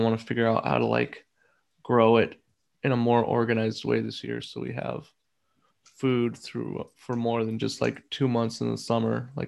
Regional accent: Portland, Oregon, United States; It reminds me of the house that I grew up in Northwest Portland.

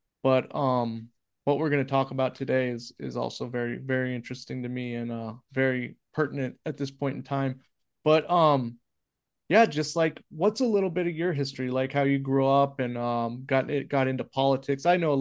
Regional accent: West Coast, United States; I grew up in on the West Coast where families are demonized and everyone's told to cut their junk off and not have kids.

